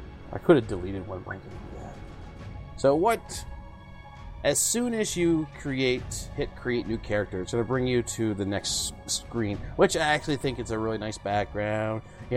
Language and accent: English; Canada; Like, I am Canadian, and I, when I go abroad, I do not like being referred to as an American, because I'm not.